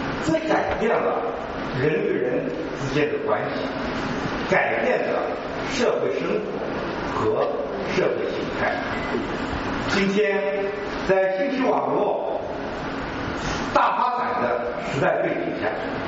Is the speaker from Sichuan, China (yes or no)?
no; Jintan, Jiangsu, China; 我可以自豪地说我是江苏金坛人，非常高兴回到家乡参加江苏发展大会。作为江苏人